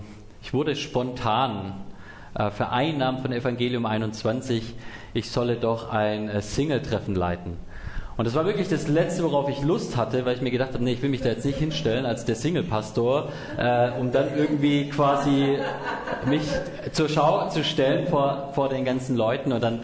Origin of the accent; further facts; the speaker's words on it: Swabia, Germany; accent: Swabian; now in Munich, Germany; ich komme aus München, ursprünglich eigentlich aus dem Schwabenländchen, das werdet ihr auch schnell genug raushören, das kriegt man nicht weg, das ist mir angeboren.